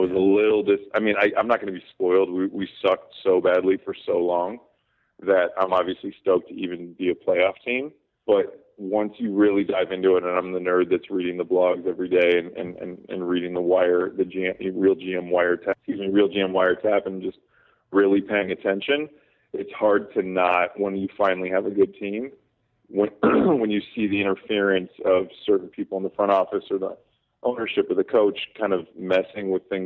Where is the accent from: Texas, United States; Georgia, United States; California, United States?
California, United States; Oakland; As long as I can remember, I grew up in Oakland. I was always a basketball fan.